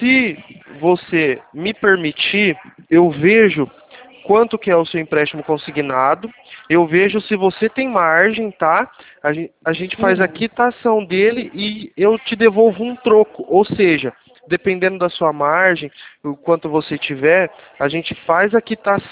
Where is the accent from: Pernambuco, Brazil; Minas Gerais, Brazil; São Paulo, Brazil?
São Paulo, Brazil; Sumaré; Sou daqui de Sumaré mesmo. Estou localizado aqui próximo ao fórum.